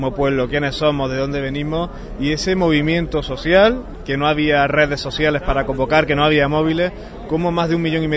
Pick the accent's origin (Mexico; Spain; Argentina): Spain; Andalusia; Pues así somos los andaluces nos sentimos, ¿no? La mayoría tan andaluces como también nos sentimos españoles, que nos sentimos europeos